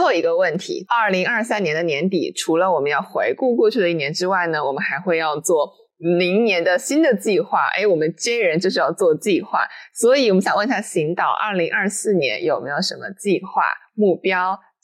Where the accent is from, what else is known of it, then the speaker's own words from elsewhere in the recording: Wuhan, Hubei, China; 哦，因为我在武汉长大的。